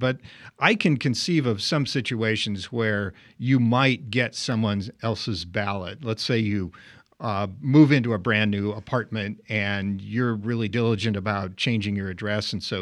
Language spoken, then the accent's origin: English; Wisconsin, United States; moved away; I think about my home state of Wisconsin. I haven't lived there for over 40 years, but I still follow Wisconsin politics.